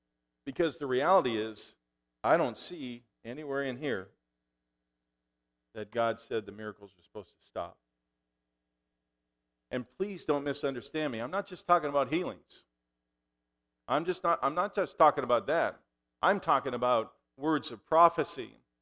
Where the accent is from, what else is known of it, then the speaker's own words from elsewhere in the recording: Saskatchewan, Canada; I grew up in Saskatchewan, Canada.